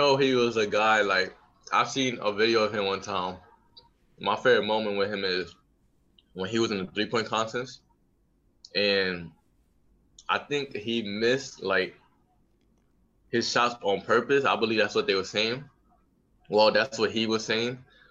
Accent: Brooklyn, New York, United States; when I grew up in Williamsburg Houses, and as a kid, I was always like one of the best kids in the neighborhood.

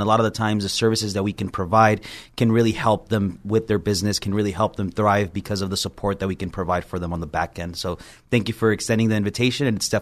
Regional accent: San Ysidro, California, United States; I was born and raised in the San Ysidro area on mm-hmm. Bayer Boulevard.

